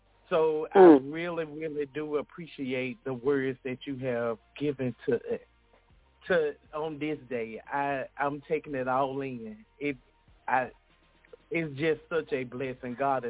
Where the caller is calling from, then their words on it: Durham, North Carolina, United States; I am listening in from Durham, North Carolina.